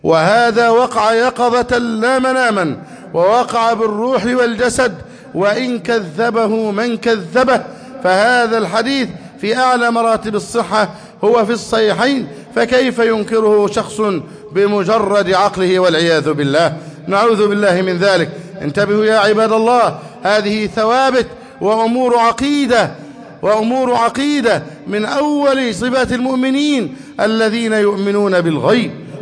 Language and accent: Arabic; Egypt; اللهم احفظ بلدنا مصر أمنا أمانا، اللهم احفظ مصر أمنا أمانا